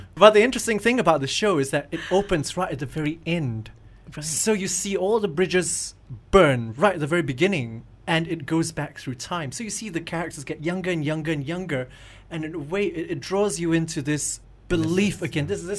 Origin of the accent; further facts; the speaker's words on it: Malaysia; I think it's a perfect vehicle for a lot of our Malaysian talents.